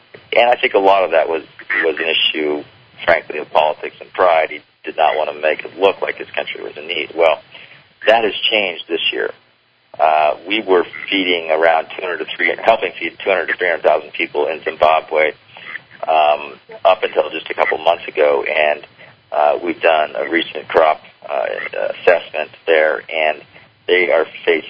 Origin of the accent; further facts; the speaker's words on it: United States; But as an American, I think you should be proud